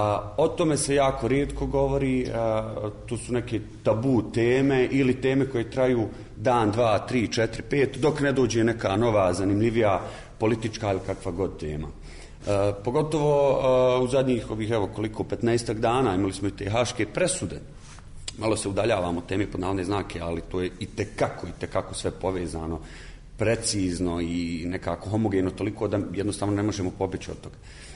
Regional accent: Bosnia & Herzegovina; a s obzirom da ja dolazim iz Bosne i Hercegovine, koja je vjerovatno i puno komplikovanije geografsko područje, nekako opet smo svi na tom brdovitom Balkanu

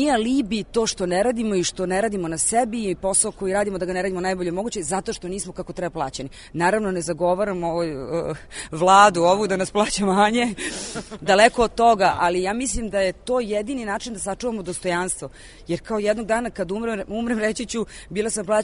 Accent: Algeria; ja govorim francuski jer sam odrasla u Alžiru

